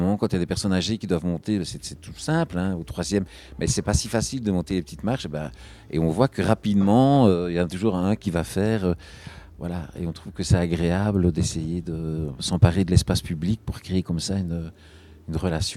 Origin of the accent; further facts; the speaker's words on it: Belgium; accent: Belgian; comme j'ai quand même un accent belge, apparemment, moi je ne me rends pas compte, mais je crois que j'ai un accent belge